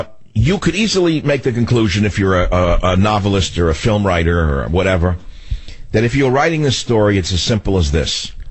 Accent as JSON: {"language": "English", "town": "San Francisco", "region": "California", "country": "United States", "tie": "born or raised there", "said": "Julie on KSFO in my hometown of San Francisco"}